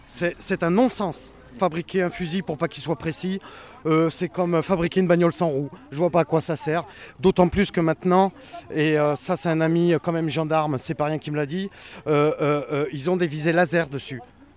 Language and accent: French; Pau, Nouvelle-Aquitaine, France; Je viens de Pau, dans les Pyrénées-Atlantiques.